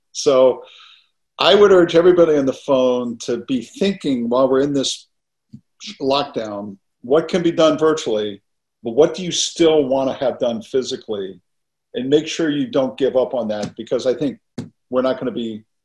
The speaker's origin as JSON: {"language": "English", "country": "United States", "said": "as an American, as a proud American"}